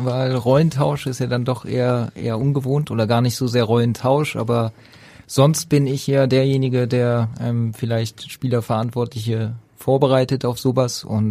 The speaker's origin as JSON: {"language": "German", "region": "Berlin", "country": "Germany", "tie": "born or raised there", "said": "Ich bin ursprünglich Berliner, da geboren, da aufgewachsen und dann zum Studium nach Hamburg gegangen."}